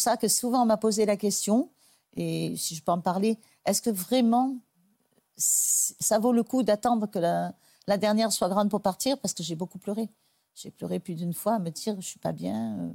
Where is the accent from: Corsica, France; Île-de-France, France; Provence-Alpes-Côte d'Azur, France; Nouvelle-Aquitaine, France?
Provence-Alpes-Côte d'Azur, France; comme on dit chez nous en Provence, une main devant, une main derrière